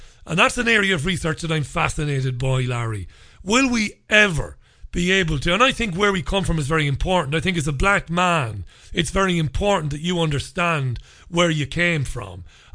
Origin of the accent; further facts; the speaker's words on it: Ireland; As an Irishman, where did I come from? You know, where did Ireland come from?